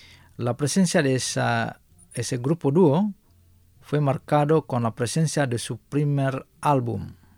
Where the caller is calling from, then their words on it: Santiago de Cuba, Cuba; Soy un oyente cubano que mi hobby es, en el tiempo libre es, disfrutar y practicar el diexismo. Quiero que sepan que tengo 58 años